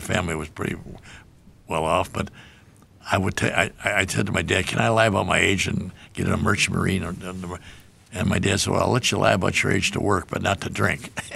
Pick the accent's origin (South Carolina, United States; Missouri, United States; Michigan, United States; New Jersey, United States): Michigan, United States; Detroit; born there; Yeah, Detroit. I was born in Detroit December 31st, 1924.